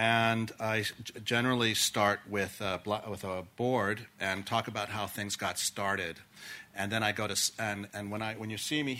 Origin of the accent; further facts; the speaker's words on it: Santa Monica, California, United States; I grew up in Santa Monica. Both my parents were artists.